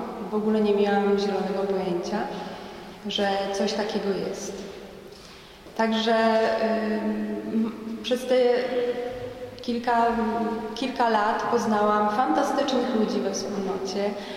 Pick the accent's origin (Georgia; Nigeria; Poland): Poland; Masovian Voivodeship; moved away as an adult; now in Warsaw, Poland; przyjechałam do Warszawy na studia. Pochodzę z małej wsi niedaleko Radomia. Przyjechałam na studia i już tutaj zostałam.